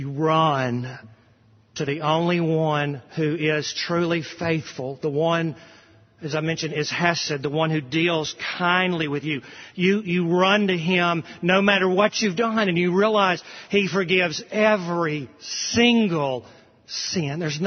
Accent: the South, United States; I'm a Southerner as deep as any of you

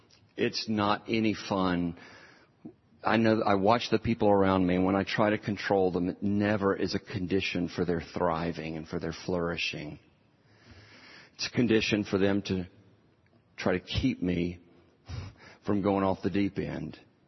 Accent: Starkville, Mississippi, United States; We both grew up in university towns. He's from Baton Rouge. I'm from Starkville.

